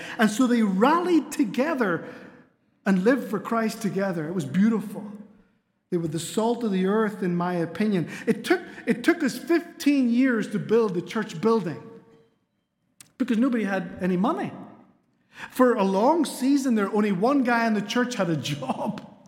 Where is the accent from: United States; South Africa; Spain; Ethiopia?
Spain; Canary Islands; I grew up in Spain. I know my accent doesn't communicate that, but Northern Irish missionaries to the Canary Islands, which are islands that belong to Spain.